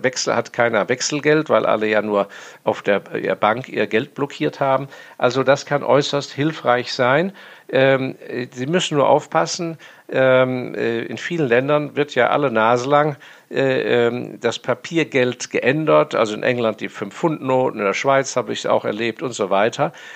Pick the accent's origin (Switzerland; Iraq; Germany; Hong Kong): Hong Kong; born or raised there